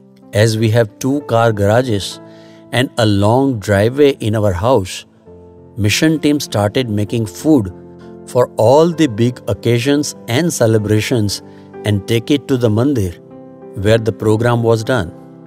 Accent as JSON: {"language": "English", "town": "Karachi", "region": "Sindh", "country": "Pakistan", "tie": "born or raised there", "moved": "as an adult", "said": "Basically, we are from Karachi, Pakistan, born and brought up in Karachi. As a true Hindu, we belong to a very religious family in Pakistan."}